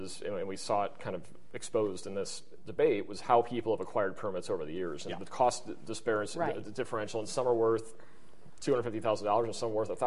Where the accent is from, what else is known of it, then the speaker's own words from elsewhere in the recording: Indiana, United States; I'm from Hendricks County, so I'm from a fast-growing, one of these fast-growing communities.